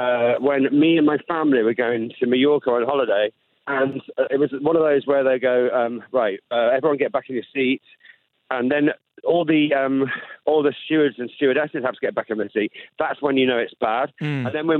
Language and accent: English; United Kingdom; I'm from the UK. I don't know where the buses are. I'm not from around here.